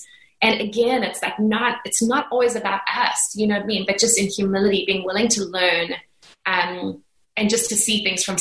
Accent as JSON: {"language": "English", "country": "South Africa", "tie": "born or raised there", "said": "I was raised in South Africa."}